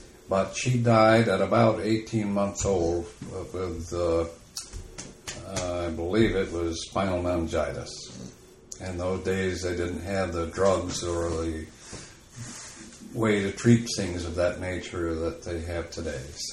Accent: Edmeston, New York, United States; also born or lived in New Berlin; I think that I was the first one from the town of Edmiston, village of Edmiston, to be born in a hospital.

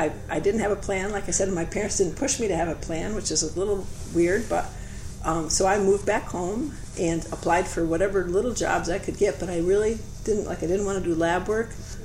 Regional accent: Schenevus, New York, United States; Yes, I grew up in Skenivis, New York, which is in Otsego County, and my parents moved there. So I was born in 1954, and my parents moved there when I was 4 months old from Duanesburg.

